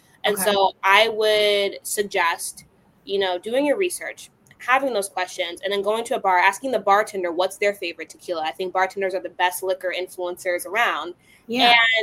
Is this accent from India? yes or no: no; Chicago, Illinois, United States; I mean, growing up in Chicago, it's a very heavily Mexican city and population.